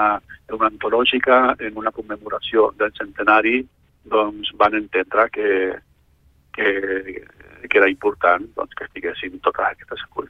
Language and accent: Catalan; Canary Islands, Spain; now in Barcelona, Spain; jo soc de Gran Canària, però estic aquí a Barcelona des de fa molts anys